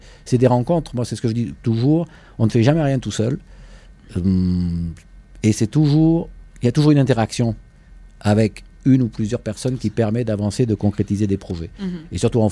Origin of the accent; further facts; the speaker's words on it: Bordeaux, Nouvelle-Aquitaine, France; Bordeaux, mm-hmm. ma ville natale, où je connais quand même pas mal de monde